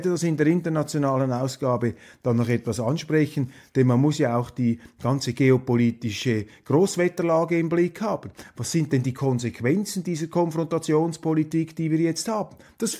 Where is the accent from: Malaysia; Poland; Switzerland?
Switzerland